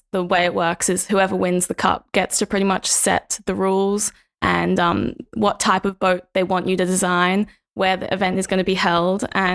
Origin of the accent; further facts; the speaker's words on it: Pittwater, New South Wales, Australia; I was lucky enough to live very close to where we're recording, and I grew up on Pittwater, which is about 5 minutes away